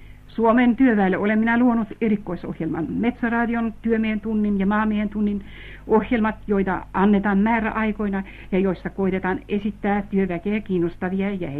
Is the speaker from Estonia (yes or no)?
yes; Estonia; Finnish is a second language; olen syntyisin Viron veljeskansasta ja joutunut suomalaiseksi kirjailijaksi.